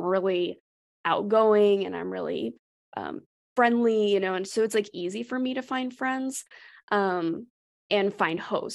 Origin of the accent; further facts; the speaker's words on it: United States; Like I have a backpack and I'm American.